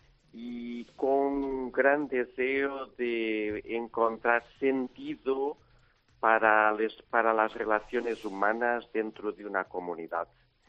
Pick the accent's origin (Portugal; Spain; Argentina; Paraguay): Portugal; born there; Spanish is a second language; yo nací en Portugal, soy portugués, hace 53 años, y estudié teología en Lisboa